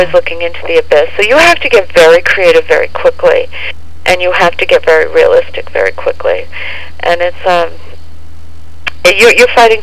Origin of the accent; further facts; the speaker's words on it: New York, United States; and I love that because I come from New York, and I feel comfortable with that.